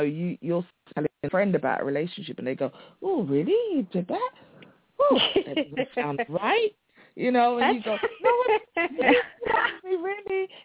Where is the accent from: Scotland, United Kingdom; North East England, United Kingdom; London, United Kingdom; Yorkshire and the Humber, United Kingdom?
London, United Kingdom; I'm from London. I was born and brought up in London, and I've lived here all my life, really. I've traveled to other places, but this is my home. I'm a Londoner.